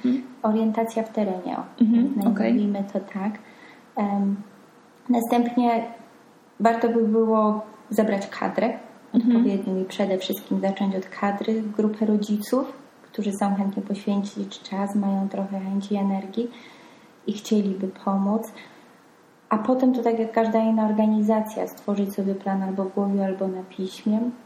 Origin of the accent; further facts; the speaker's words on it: southern Poland, Poland; now in United Kingdom; Jestem w Anglii od 10 lat. Pochodzę z południa Polski, niedaleko gór. Nazywają mnie niskopienną góralką.